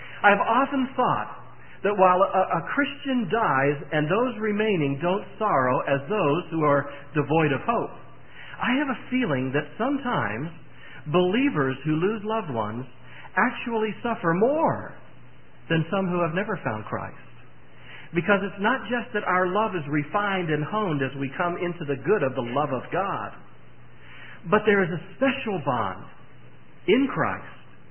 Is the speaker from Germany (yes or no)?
no; United States; And I must say that hanging my head as an American.